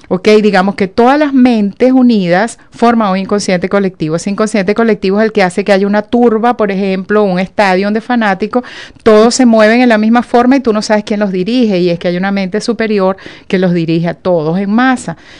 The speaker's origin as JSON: {"language": "Spanish", "country": "Venezuela", "said": "viendo lo que era la cultura, sobre todo en mi país, en Venezuela"}